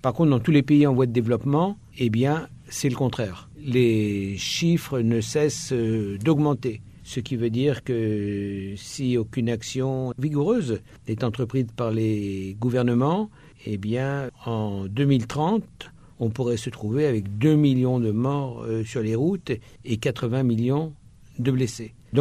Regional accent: France; Vous prenez l'exemple de la France, je suis français.

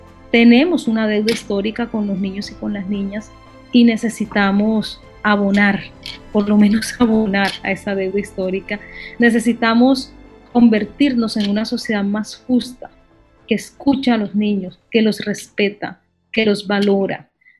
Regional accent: Colombia; necesitan de nosotros como adultos y como colombianos y colombianas

